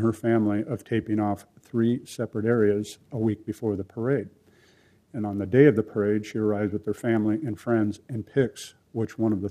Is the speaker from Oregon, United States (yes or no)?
yes; Portland, Oregon, United States; I grew up here in Portland